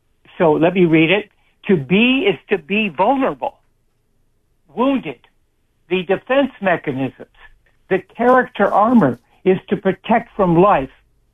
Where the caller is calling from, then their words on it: Santa Cruz, California, United States; I'm calling from Santa Cruz.